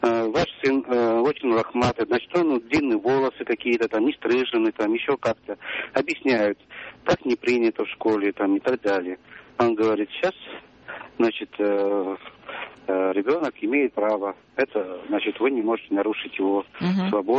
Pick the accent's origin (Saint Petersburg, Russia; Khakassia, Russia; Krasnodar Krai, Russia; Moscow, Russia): Moscow, Russia; Zelenograd; Я из Зеленограда.